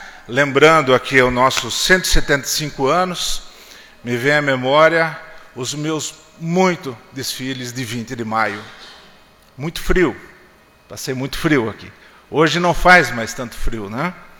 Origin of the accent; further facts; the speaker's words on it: Piedade, São Paulo, Brazil; born there; Não por acaso, mas porque assim foi predestinado, nasci em Piedade.